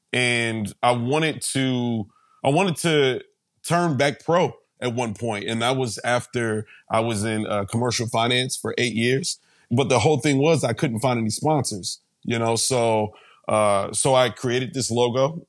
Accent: Georgia, United States; growing up in the South, in Georgia, and playing golf

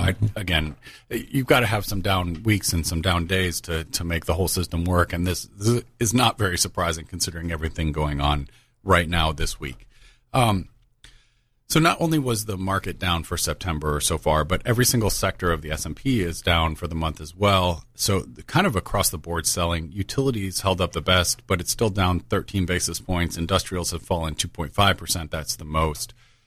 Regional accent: United States; accent: American; the guy immediately recognized that I was an American from my accent

